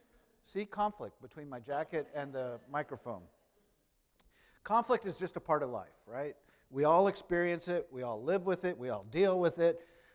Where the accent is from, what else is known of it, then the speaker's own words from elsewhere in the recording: Los Gatos, California, United States; I was went up to Los Gatos, my hometown, for our Hispanic members, Los Gatos.